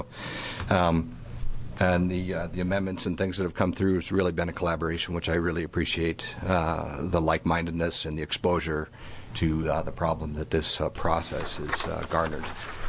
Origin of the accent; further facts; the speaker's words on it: United States; I'm from Benton County.